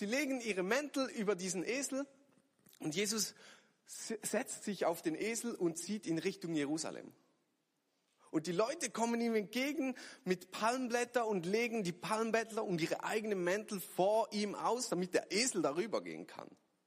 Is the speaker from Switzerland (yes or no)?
yes; Switzerland; Als richtiger Schweizer, so im Sommer, Fondue ist doch super.